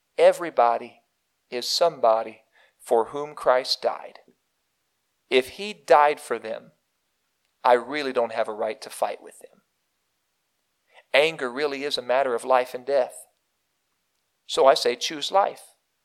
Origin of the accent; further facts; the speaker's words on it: Ohio, United States; my great state here, my home state, my alma mater state, the state of Ohio.